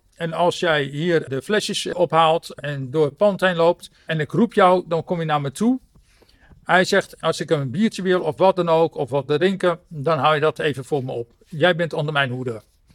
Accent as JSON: {"language": "Dutch", "town": "Zaandam", "region": "North Holland", "country": "Netherlands", "said": "Nou, ik zeg, ik kom van ver. Toen zei hij van, wat is ver? Nou ja, ik kom van Zaandam."}